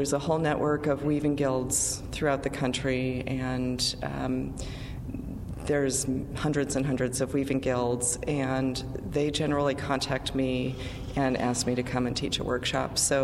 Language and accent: English; Midwest, United States; now in Santa Fe, United States; I grew up in the Midwest, and so this is a very familiar kind of landscape to me, although it's very different from where I live now in Santa Fe.